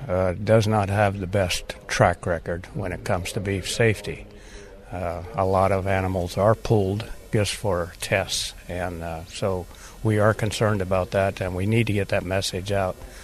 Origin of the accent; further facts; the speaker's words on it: California, United States; I'm from Central California, and we're in dairy, but we also raise dairy beef.